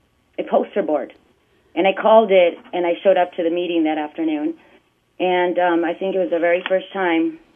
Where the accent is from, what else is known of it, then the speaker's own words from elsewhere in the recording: California, United States; moved away; also born or lived in Iowa; Actually, I came here from California, and I got in trouble here in Iowa.